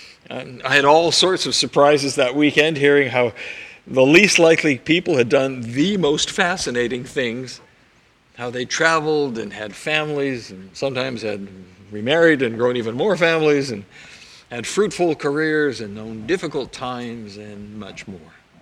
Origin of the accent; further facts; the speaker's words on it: Kamloops, British Columbia, Canada; I did most of my growing up in Kamloops in the interior of the province, graduating from NORCAM Senior Secondary in 1971.